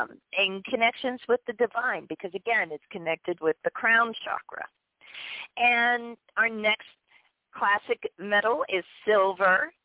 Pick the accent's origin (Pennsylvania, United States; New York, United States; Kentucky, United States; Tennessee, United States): Pennsylvania, United States; Pittsburgh; I grew up around Pittsburgh, Iron City.